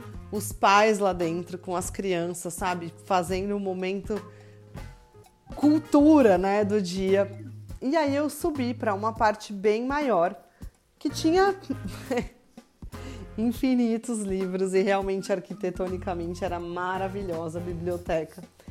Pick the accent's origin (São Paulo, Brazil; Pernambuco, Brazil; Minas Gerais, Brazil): São Paulo, Brazil; Atibaia; a influência enorme cultural que eu vivi em Atibaia, né? Porque eu nasci e cresci em Atibaia.